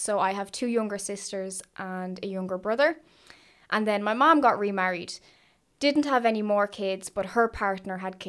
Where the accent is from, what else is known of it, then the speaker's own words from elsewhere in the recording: St. Margaret's, Leinster, Ireland; I'm out in the Donabate area at the moment by the beach, and I grew up in St. Margaret's. It's this little area that usually nobody knows of. It's the back of the airport, and it's in between a lot of areas.